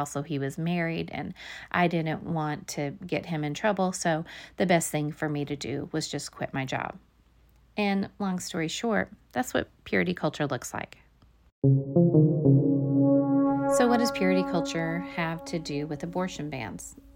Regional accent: Arkansas, United States; You know, I grew up in Arkansas, and like I said, I knew girls that got those purity rings, and we would have people that would come to school and, you know, talk about purity pledges.

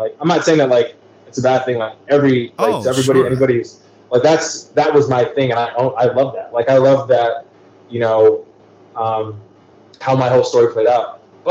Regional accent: Chicago, Illinois, United States; Living in Chicago as a kid, if someone ripped a hole in time and in space and time

